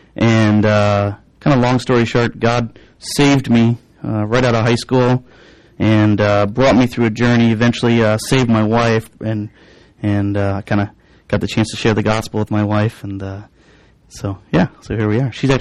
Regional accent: Madison, Wisconsin, United States; my wife and I grew up in the Madison area, both grew up completely unchurched.

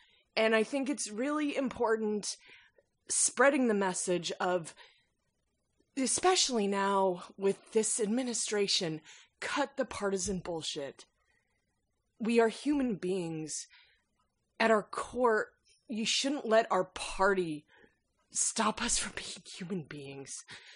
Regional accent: United States; it was very hard for me to be okay with being American, and that only kind of happened in the last couple of years.

